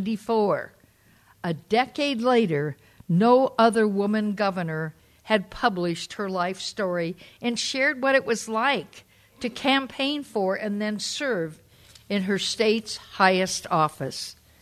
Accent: Corvallis, Oregon, United States; born there; I was born in Corvallis, Oregon. Never mind that. I know we're in Eugene.

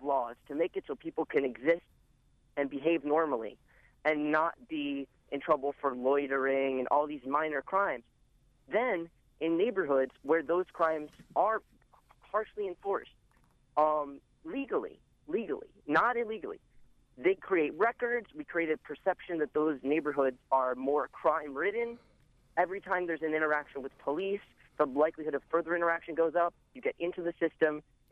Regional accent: Baltimore, Maryland, United States; I grew up in Homeland. I also went to Poly. So I've been around Baltimore.

